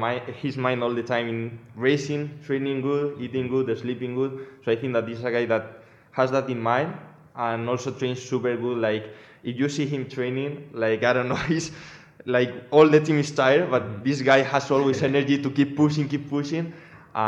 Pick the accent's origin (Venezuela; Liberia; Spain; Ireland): Spain; English is a second language; now in United States; I'm from Spain